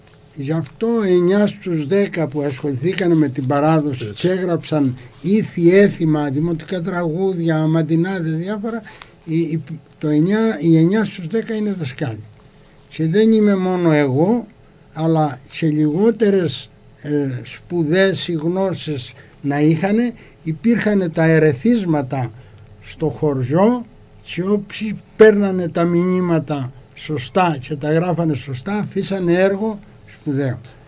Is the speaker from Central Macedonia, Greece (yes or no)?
no; Crete, Greece; accent: Cretan; first language Cretan Greek; Η μητρική μου γλώσσα είναι η κριτική. Αυτή που μιλούνταν πριν το 40. Και προσπαθώ να τη διατηρώ όσο γίνεται, να τη διατηρώ, να τη μιλώ και θέλω να τη μιλώ.